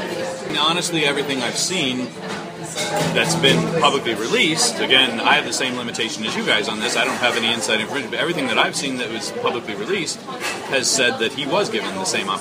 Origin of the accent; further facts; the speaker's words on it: United States; listen, I'm an American, he's a Canadian.